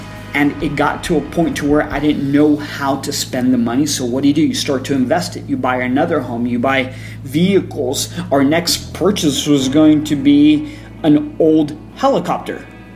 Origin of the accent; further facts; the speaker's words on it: El Paso, Texas, United States; I grew up in El Paso, which is border town with Juarez.